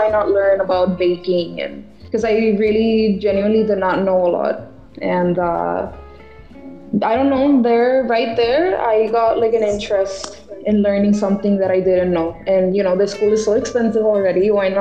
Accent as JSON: {"language": "English", "country": "Puerto Rico", "tie": "born or raised there", "second_language": "English", "said": "So I'm from Puerto Rico, as you explained. It's an island. It's a very, very small island. So we have a lot of coast, obviously. But personally, I grew up in the area of Puerto Rico, Macao. It's a beautiful mountain called Pitaya. That's where I grew up in."}